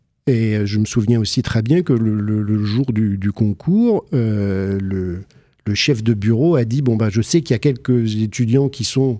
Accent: Mirecourt, Grand Est, France; Mirecourt, bah, c'est là où j'ai grandi, c'est là où j'ai passé mon adolescence, jusqu'à venir faire des études médicales à Nancy.

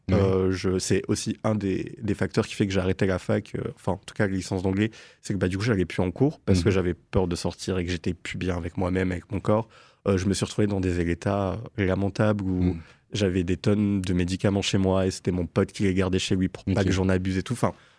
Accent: Grand Est, France; moved away as an adult; now in Nancy, France; je suis arrivé sur Nancy parce que donc de base, je suis de Champagne-Ardenne et je suis arrivé ici pour les études.

